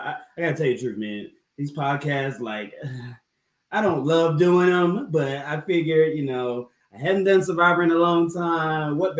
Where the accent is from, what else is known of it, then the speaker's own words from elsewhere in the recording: South Carolina, United States; You know, I'm from South Carolina. I gotta go home for a freaking housewarming party.